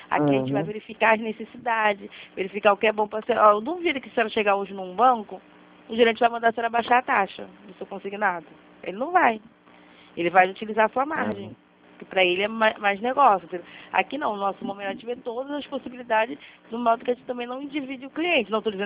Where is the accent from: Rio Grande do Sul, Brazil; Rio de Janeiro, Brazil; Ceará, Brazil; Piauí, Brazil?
Rio de Janeiro, Brazil; eu sou do Rio